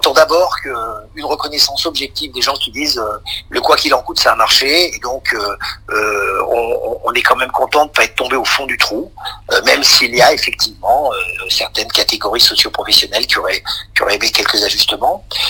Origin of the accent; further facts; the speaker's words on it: France; en tant que Français et en tant qu'être humain